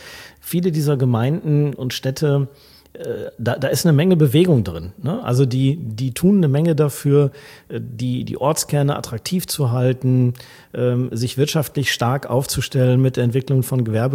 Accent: North Rhine-Westphalia, Germany; Ich kannte Gronau noch so aus meiner eigenen Jugend. Ich komme ja aus der Region da.

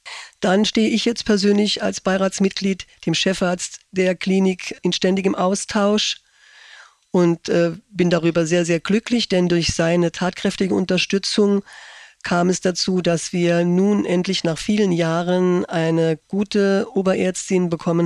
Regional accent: Saarland, Germany; bei uns im Saarland

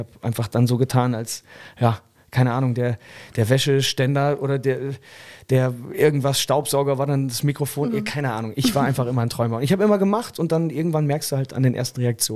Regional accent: Sendenhorst, North Rhine-Westphalia, Germany; Da gab es so einen Blumenladen bei uns in der Stadt Sendenhorst, wo ich herkomme.

